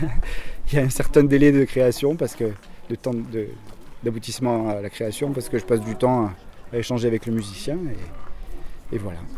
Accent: Provence-Alpes-Côte d'Azur, France; moi j'ai grandi ici, donc dans le Buëch

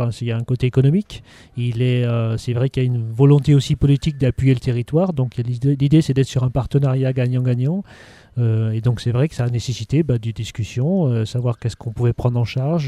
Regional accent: Auvergne-Rhône-Alpes, France; now in Lus-la-Croix-Haute, France; Je suis pas originaire du Diwa, moi je suis originaire de Haute-Savoie, donc de la montagne, mais je suis depuis longtemps habitant et résident sur Luce, la Croix-Haute, donc j'habite là-haut.

